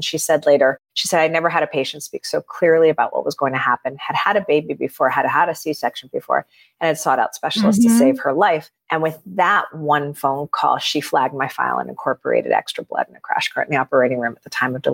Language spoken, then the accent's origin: English; Miami, Florida, United States; I grew up in Miami. So I'm like, oh, a warm beach.